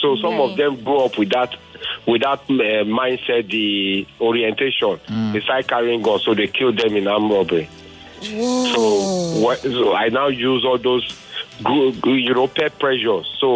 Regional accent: Benin City, Edo, Nigeria; you know I told you I grew up in Benin.

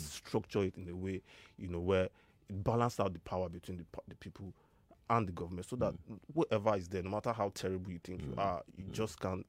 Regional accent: Nigeria; being a Nigerian is probably one of the worst human experience on the planet.

